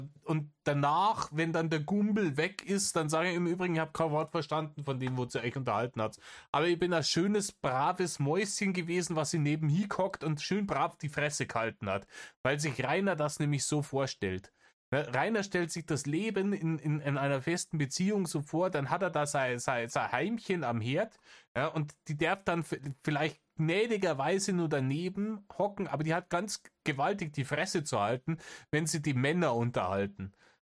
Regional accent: Bavaria, Germany; Ich weiß nicht, bei uns in Bayern sagt man, red nicht so blöd daher.

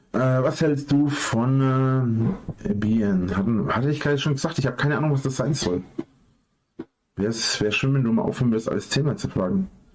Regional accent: Bavaria, Germany; Das nennt man bei uns in Franken so.

